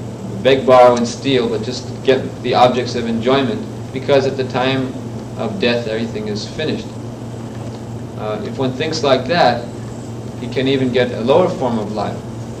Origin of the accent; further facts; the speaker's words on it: United States; I think because this body was born in this land, that's what I am. I'm American.